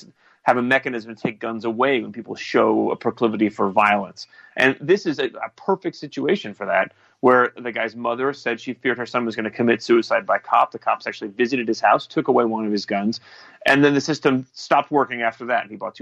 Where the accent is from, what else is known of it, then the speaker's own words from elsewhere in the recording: Texas, United States; my home state of Texas has just gone through this fight